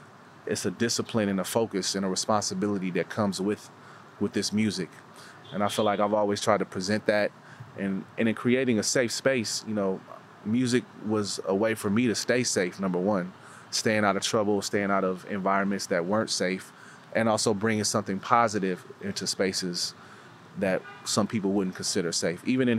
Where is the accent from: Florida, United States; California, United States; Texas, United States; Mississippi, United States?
California, United States; Oakland; I feel like growing up in the Oakland community, I was always brought into spaces that were accepting of all.